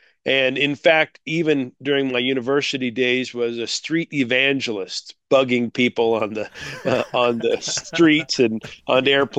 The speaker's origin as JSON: {"language": "English", "region": "Idaho", "country": "United States", "said": "I'm coming to you from the United States, if you haven't can't tell by my accent already, from the state of Idaho up in the northwestern part."}